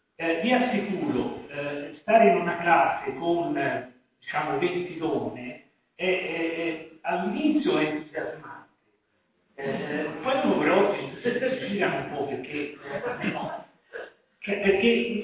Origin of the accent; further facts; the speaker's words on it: San Marcello Pistoiese, Tuscany, Italy; io sono nata a San Marcello Togliese e le scuole medie inferiori le avevo fatte su a San Marcello. Poi scuole superiori, andai a Pistoia, fece le magistrali